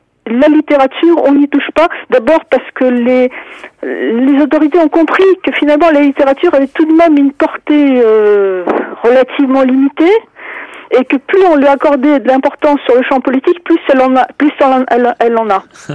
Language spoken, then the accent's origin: French; France; first language Russian; also born or lived in Moscow, Russia; Je suis née à Moscou et je suis venue en France avec mes parents. Donc, j'ai fait toute ma scolarité en France.